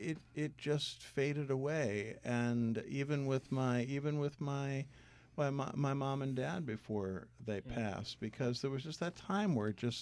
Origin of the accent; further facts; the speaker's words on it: Philadelphia, Pennsylvania, United States; also born or lived in Washington DC; I was born in Washington D.C., moved to Philadelphia, and you know, those are two big like history towns.